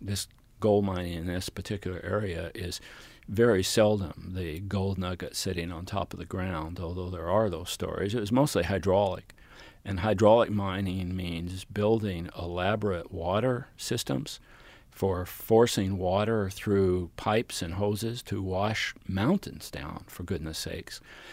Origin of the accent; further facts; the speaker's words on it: United States; as an American in the 1870s, where 1970s, where we thought about race all the bloody time